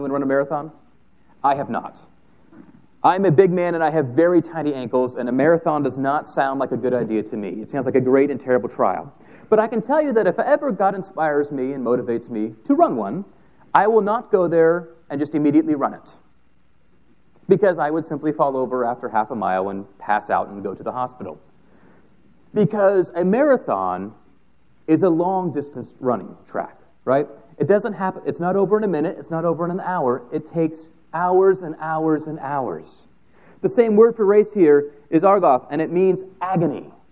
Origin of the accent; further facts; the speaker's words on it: Fredericksburg, United States; Those of you who know I'm from Fredericksburg, they have a cannonball and they have a marathon they run every single year.